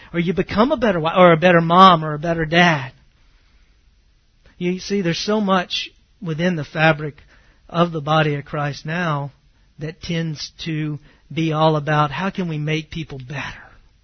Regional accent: Texas, United States; Growing up in East Texas, the Lord saved me, before that, I had really a different view of things.

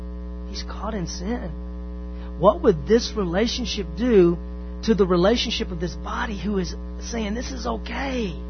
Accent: the South, United States; I'm from the South.

